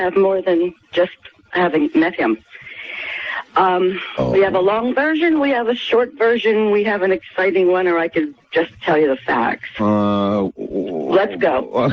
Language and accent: English; Pennsylvania, United States; Of course, I'm from Pennsylvania.